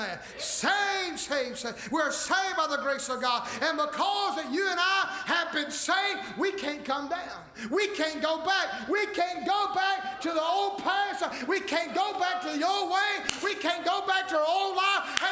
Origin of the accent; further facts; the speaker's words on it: Shingle Holler, North Carolina, United States; I grew up in Shingle Holler, North Carolina. I'm talking about redneck to the core.